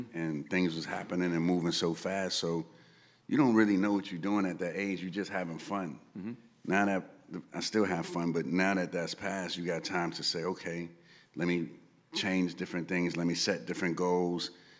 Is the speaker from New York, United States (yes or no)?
yes; Bronx, New York, United States; growing up in the Bronx, looking at cars passing in the hood that I couldn't afford